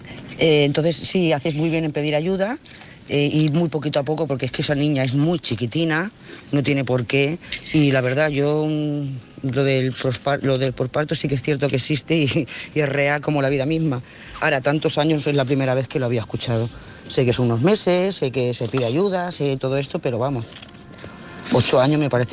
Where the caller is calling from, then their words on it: Lloret de Mar, Catalonia, Spain; de Lloret de Mar.